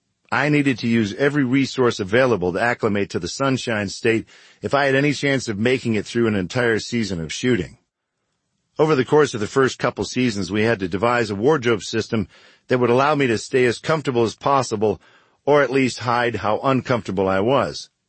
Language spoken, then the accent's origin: English; Michigan, United States; moved away as an adult; I was born in Michigan and spent the first 20-plus years of my life there. Now, maybe my body was hardwired for colder climates.